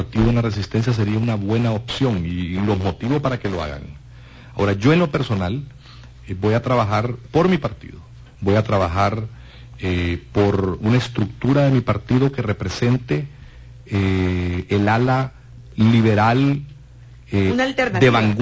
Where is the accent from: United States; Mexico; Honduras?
Honduras; Yo soy hondureño, quiero mi país, quiero lo mejor para mi patria